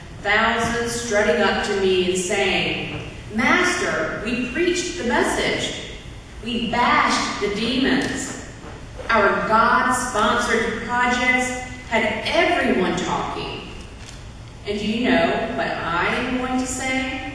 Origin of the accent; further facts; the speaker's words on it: North Carolina, United States; I grew up in North Carolina, where we had nice, hot, sweaty summers